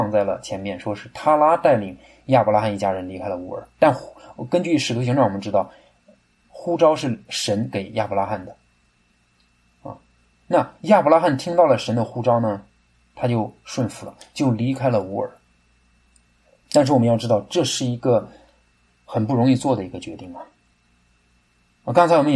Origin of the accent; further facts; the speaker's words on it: Kaifeng, Henan, China; 因为我的老家开封出现在这个文章里